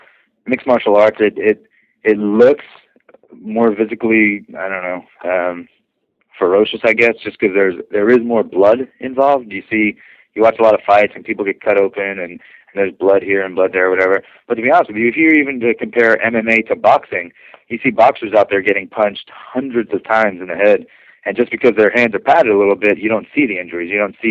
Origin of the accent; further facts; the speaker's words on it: Brooklyn, New York, United States; I grew up in Brooklyn, New York, so I'm not too unfamiliar with fighting, I guess.